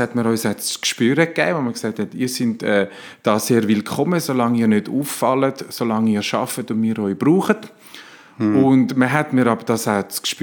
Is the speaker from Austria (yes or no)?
no; Italy; now in Switzerland; Früher habe ich gelernt, als Italiener musst du eher ruhig sein